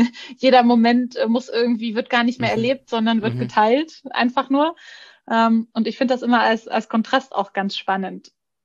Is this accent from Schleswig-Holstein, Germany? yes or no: no; Bavaria, Germany